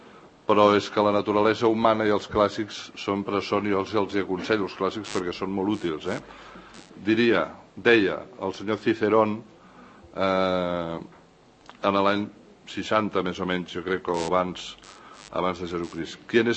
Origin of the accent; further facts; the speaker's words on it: Catalonia, Spain; Jo sóc català des de moltes generacions i no deixaré de ser català, però tampoc vull deixar de ser espanyol